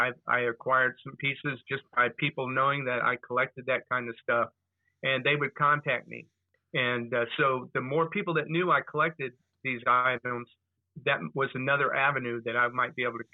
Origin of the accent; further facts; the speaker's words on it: Dayton, Ohio, United States; My brother-in-law would take us to the games in Cincinnati. I grew up in Dayton, an hour away.